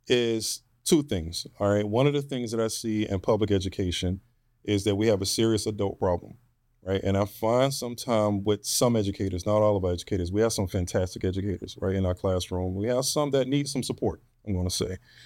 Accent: United States; Because I'm an American who's very proud to be an American, right?

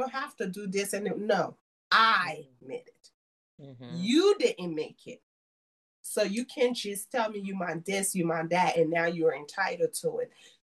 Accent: Liberia; moved away; So being born and raised in Liberia, I also feel God doesn't make mistakes. I was born in Liberia for a purpose, to serve a purpose.

